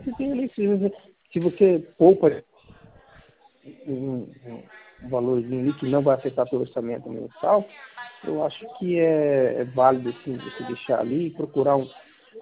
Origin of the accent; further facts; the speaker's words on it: Curitiba, Paraná, Brazil; eu sou de Curitiba, eu trabalho em casa